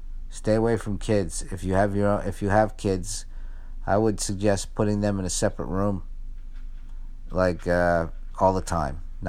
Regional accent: Bronx, New York, United States; born there; I was born in the Bronx

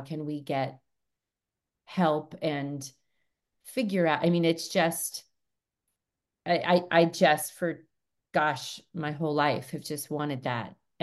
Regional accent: Pleasant Hill, California, United States; now in Whitefish, United States; I come from Pleasant Hill, California, which was used to be a smaller farm town, and now I live in a smaller farm, kind of smaller town, Whitefish, Montana, which is growing.

